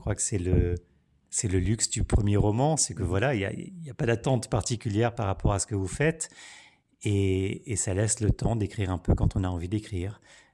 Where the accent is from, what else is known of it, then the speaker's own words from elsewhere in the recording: Quebec, Canada; born there; also born or lived in France; au Québec, où je suis né, puis en France, où j'ai vécu à peu près la moitié de ma vie.